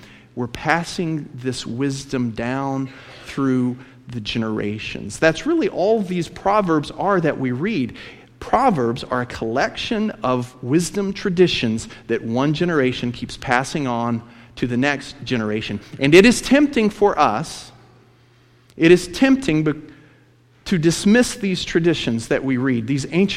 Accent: Texas, United States; I grew up in West Texas around ranchers.

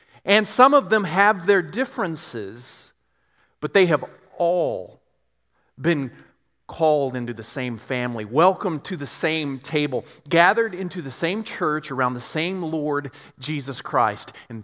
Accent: Texas, United States; I was raised in West Texas, but I've also seen Gladiator 100 times, so I do know how to pronounce Roman names.

